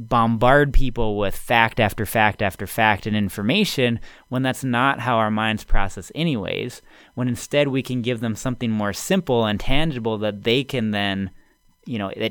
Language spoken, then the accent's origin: English; Grand Forks, North Dakota, United States; moved away as an adult; So I'm from Grand Forks, North Dakota. My parents both taught at the University of North Dakota. I was born there, went to high school there, et cetera.